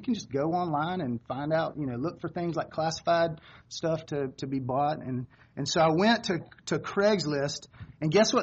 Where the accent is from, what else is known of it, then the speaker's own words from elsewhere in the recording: Apex, North Carolina, United States; As Ross said, I'm from Apex, not far from here